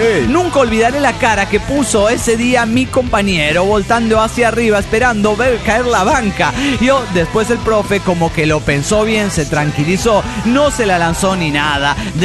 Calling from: State of Mexico, Mexico; Hola, soy la cafeinómana del Estado de México.

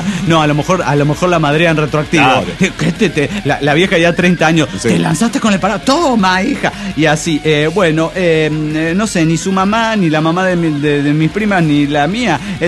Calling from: Managua, Nicaragua; de Managua, Nicaragua.

